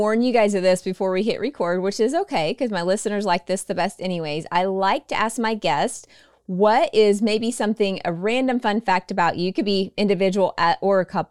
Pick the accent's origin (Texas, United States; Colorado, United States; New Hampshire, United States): Texas, United States; and yes, I'm a Texan. I say y'all, sorry about that.